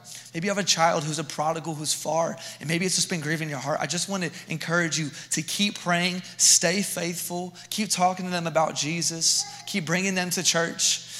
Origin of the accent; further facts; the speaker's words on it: Texas, United States; And just to remind you, I'm from Texas. So if it's 60 degrees, it's like we've got two jackets on. It's really cold. Our summers, no kidding, can reach 110, 120.